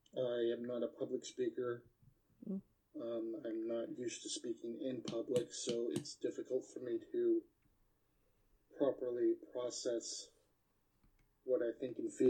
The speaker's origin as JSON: {"language": "English", "town": "Lehi", "region": "Utah", "country": "United States", "said": "I'm originally from Lehi, Utah."}